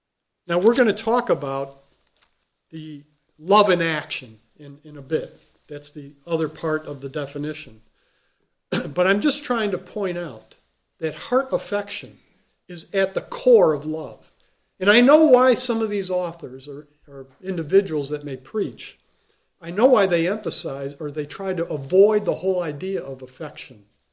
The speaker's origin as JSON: {"language": "English", "town": "Chicago", "region": "Illinois", "country": "United States", "tie": "born or raised there", "moved": "yes", "lives_now": "New York, United States", "said": "I remember when I was coming to New York, and I came from Chicago, that's where I was born and raised, and in the Midwest, back in those days."}